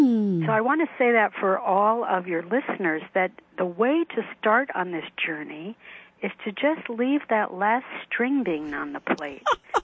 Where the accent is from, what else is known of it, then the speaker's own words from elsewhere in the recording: United States; And seeing how other people have to live and what they put up with made me see that as an American, I'm sorry to say it, but I'm awfully spoiled, you know?